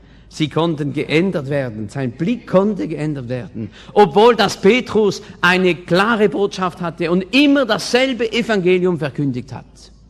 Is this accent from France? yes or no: yes; France; German is a second language; ich bin Franzose, gell, da kommen die Worte nicht mehr.